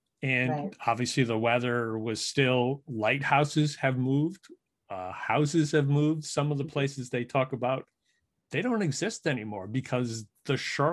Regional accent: Rhode Island, United States; both my wife and I grew up in Rhode Island.

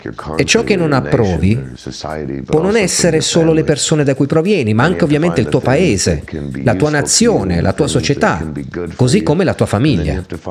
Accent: United States; Vengo dagli Stati Uniti e sappiamo tutti cosa diavolo stanno facendo gli Stati Uniti

